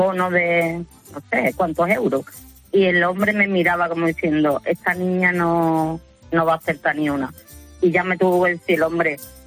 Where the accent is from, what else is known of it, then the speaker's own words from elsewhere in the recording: Marbella, Andalusia, Spain; now in Seville, Spain; Pues yo soy de Marbella, aunque llevo mucho tiempo residiendo aquí en Sevilla.